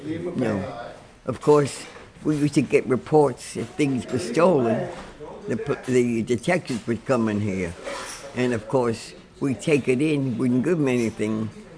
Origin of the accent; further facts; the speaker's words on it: New York City, New York, United States; now in Columbia, United States; I came from New York, from the city of New York. I was a Yankee.